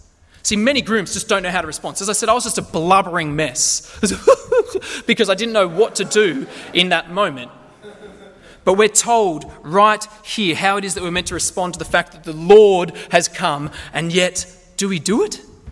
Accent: Lithgow, New South Wales, Australia; I'm from Lithgow, and even my mates couldn't deal with this guy.

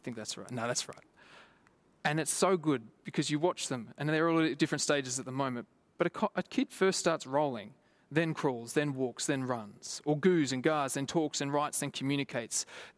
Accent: Lithgow, New South Wales, Australia; It was similar to me when I moved from Lithgow. When I moved from Lithgow and I was wearing my three necklaces

